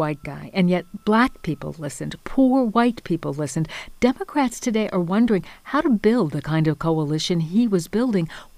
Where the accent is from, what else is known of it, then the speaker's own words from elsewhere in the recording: Indianapolis, Indiana, United States; was scheduled to speak in Indianapolis, my hometown, in the heart of the black community.